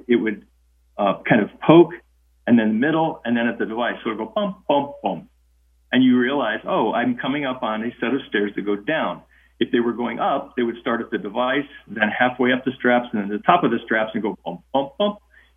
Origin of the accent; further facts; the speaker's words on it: Minnesota, United States; now in Texas, United States; I grew up in Minnesota. I live in Texas now, but I grew up in Minnesota and know that very well.